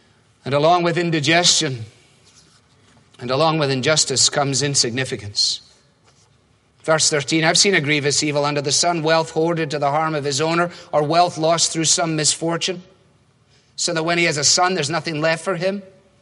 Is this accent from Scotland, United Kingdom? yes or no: yes; Scotland, United Kingdom; As a Scot, last of the big spenders